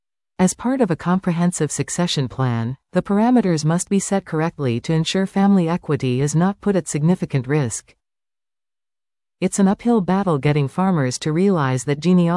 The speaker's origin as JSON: {"language": "English", "region": "Western Canada", "country": "Canada", "said": "As Western Canadian farmers, we have long painted an idyllic picture of the small family farm on the prairies."}